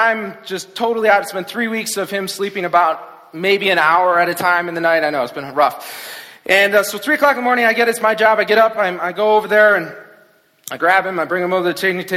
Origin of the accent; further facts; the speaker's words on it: Saline, Michigan, United States; I'm from Saline, Ann Arbor area, and it spit out, it said it's like about an hour drive.